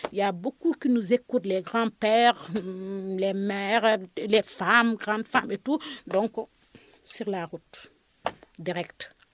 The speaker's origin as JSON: {"language": "French", "region": "Saint-Louis", "country": "Senegal", "tie": "born there", "said": "Je suis née ici à Saint-Louis du Sénégal en 1973."}